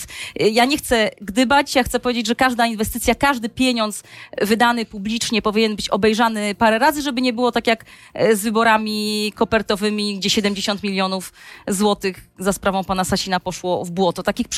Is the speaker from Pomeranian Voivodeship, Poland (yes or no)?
yes; Gdańsk, Pomeranian Voivodeship, Poland; Ja jestem z Gdańska